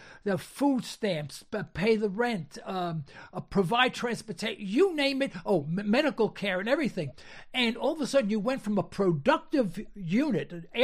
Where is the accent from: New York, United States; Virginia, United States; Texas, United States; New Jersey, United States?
New York, United States; New York City; also born or lived in Bronx, New York; listen, I was raised in Harlem, New York. You know, I mean, I was born in an ethnic circle, you know, if you will. You know, I lived in the Bronx.